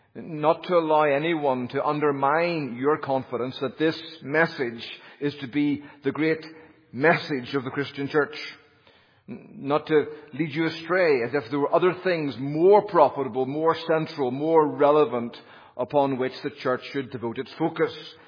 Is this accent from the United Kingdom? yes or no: yes; United Kingdom; now in United States; I'm not speaking to you as a Britisher now, I'm speaking to you as an American. I wasn't born here, but I got here as fast as I could.